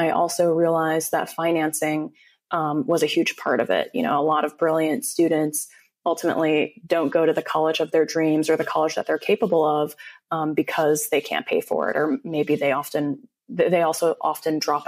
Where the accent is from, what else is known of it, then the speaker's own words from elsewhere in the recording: Illinois, United States; now in San Francisco, United States; No, so I'm actually from the Chicago suburbs. I grew up there for all of my life up until college. And yeah, that was my childhood, just a Midwest suburban girl, actually.